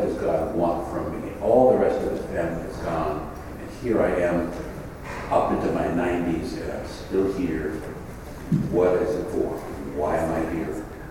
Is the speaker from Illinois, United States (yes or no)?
no; New Jersey, United States; You're from New York, I'm from North Jersey, and so when we get into it, the students are wondering what language we're speaking.